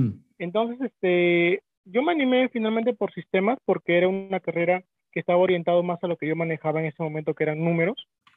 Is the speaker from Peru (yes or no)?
yes; Chiclayo, Lambayeque, Peru; Yo estudié en la Universidad Nacional Pedro Ruiz Gallo en Lambayeque. Soy natural de Chiclayo.